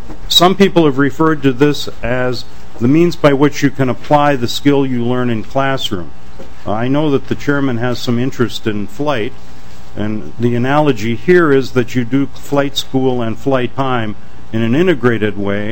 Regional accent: St. Cloud, Minnesota, United States; from St. Cloud, Minnesota.

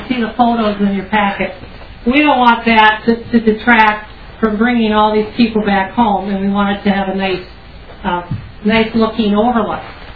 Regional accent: Minnesota, United States; Minnesota and my hometown is part of the history of this country

